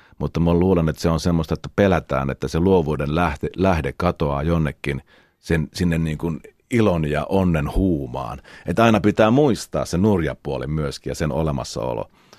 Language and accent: Finnish; Eastern Finland, Finland; tuolta Itä-Suomesta, kun ollaan kotoisin, mä en tiedä johtuuko se pelkästään siitä, mutta ollaan kuitenkin jossain määrin slaavilaisia, ainakin lähellä sitä kulttuuria, se Venäjä siinä huokuu rajan takana